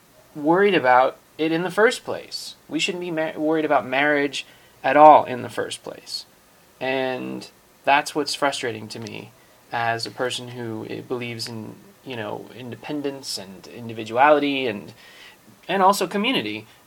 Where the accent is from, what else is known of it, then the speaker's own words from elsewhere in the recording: New York, United States; born there; I was born in New York, not New York City, but New York State, just actually about 20 minutes north of here, where I live now.